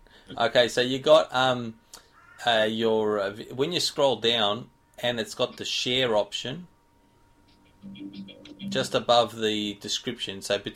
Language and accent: English; Australia; accent: Australian; Yep, sorry, it's my Aussie accent. Sorry.